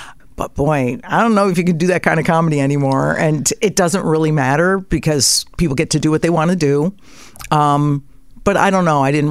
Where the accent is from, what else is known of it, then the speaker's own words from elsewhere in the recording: Connecticut, United States; I mean, I grew up in Connecticut. We weren't rich or anything, but there's privilege to that.